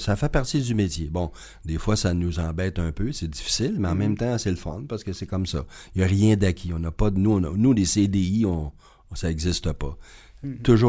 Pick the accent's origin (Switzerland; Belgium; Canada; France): Canada; Quebec; Il y a toi, breton, moi, à Québec, puis il y a le belge en face de moi.